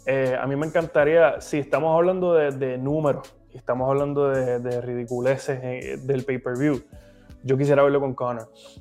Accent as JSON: {"language": "Spanish", "country": "Puerto Rico", "said": "Yo soy puertorriqueño igual que Amanda."}